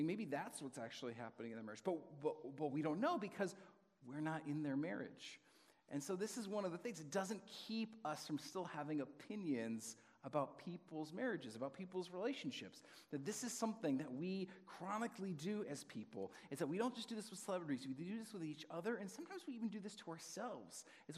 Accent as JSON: {"language": "English", "region": "New England", "country": "United States", "tie": "born or raised there", "said": "especially I grew up in New England, but we don't have to talk about that."}